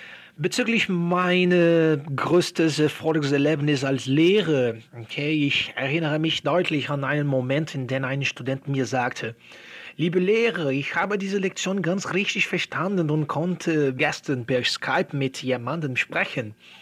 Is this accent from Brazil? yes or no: yes; Brazil; German is a second language; ich stamme aus Brasilien. Geboren bin ich am 11. Februar 1994